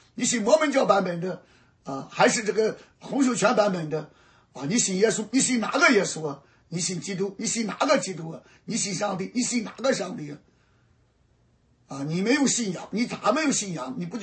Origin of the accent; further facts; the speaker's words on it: Shandong, China; 今天我看到一个新闻，山东啊，我们老家山东